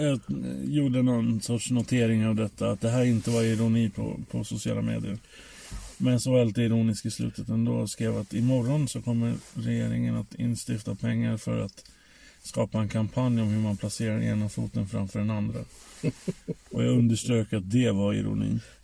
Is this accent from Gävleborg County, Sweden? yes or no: yes; Holmsveden, Gävleborg County, Sweden; Jag får mig att tänka på där jag växte upp, Holmsveden heter det.